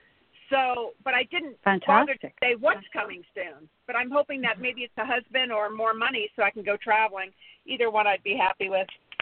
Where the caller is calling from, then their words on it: California, United States; from California.